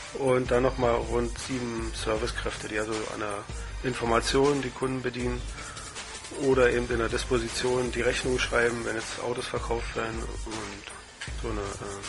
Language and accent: German; East Germany, Germany; weil ich bin in der DDR aufgewachsen und da gab es sowas nicht.